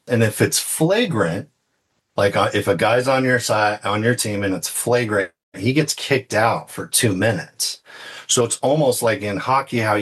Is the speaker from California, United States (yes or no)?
yes; Thousand Oaks, California, United States; also born or lived in Cerritos / Irvine; Yeah, so I was in, at the time, I came out of Thousand Oaks, Westlake Village area. But before that, it was Cerritos and Irvine.